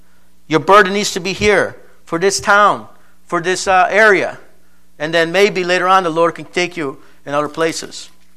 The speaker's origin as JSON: {"language": "English", "country": "Colombia", "lives_now": "United States", "said": "And when I go back home, when I'm in Colombia, I tell the people, yeah, I'm from the States. I'm from there."}